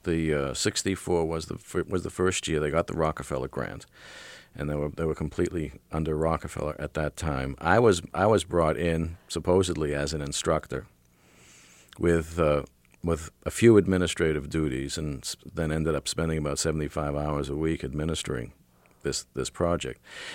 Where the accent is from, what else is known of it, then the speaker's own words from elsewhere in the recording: Boston, Massachusetts, United States; I grew up in Boston when Koussevitzky was conducting